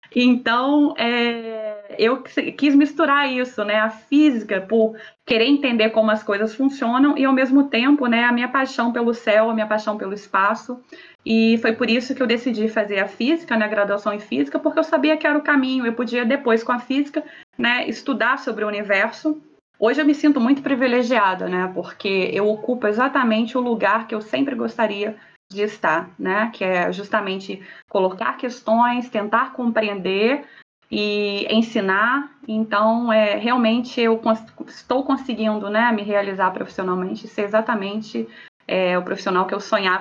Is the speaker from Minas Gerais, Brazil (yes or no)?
yes; Minas Gerais, Brazil; E Minas, fui criada em Minas